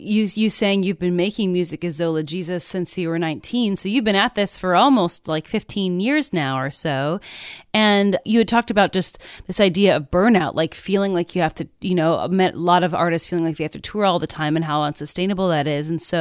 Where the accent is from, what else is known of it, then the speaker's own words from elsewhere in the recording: Midwest, United States; I'm also from the Midwest